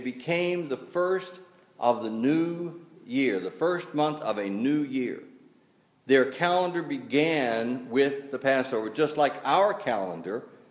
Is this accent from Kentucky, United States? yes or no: no; Texas, United States; but I grew up in Texas, and we had a few deserts in Texas.